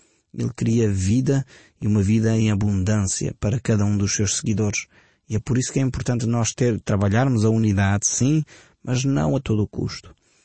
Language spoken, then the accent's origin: Portuguese; Portugal; na forma como nós, portugueses, pensamos.